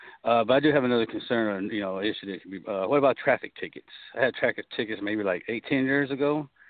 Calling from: San Antonio, Texas, United States; Okay, I'm here in Texas, San Antonio.

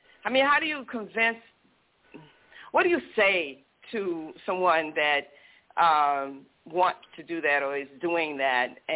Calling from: Miami, Florida, United States; from Miami.

